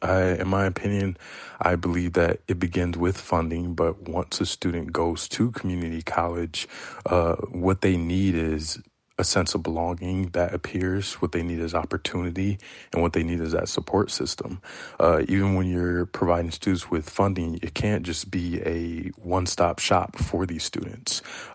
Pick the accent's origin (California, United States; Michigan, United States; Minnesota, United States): Michigan, United States; Detroit; In my community, I'm from Detroit.